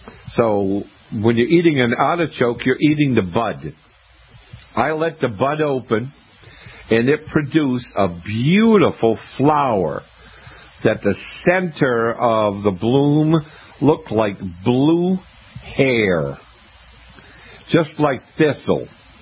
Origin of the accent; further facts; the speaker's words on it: Maine, United States; I didn't realize, because, I'm from Maine, and I had never grown sweet potatoes.